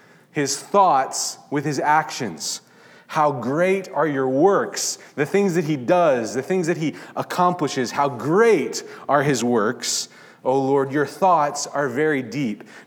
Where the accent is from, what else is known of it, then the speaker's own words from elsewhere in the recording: Kansas, United States; I grew up in the Midwest, in Kansas in particular, and there are lots of cattle farms in Kansas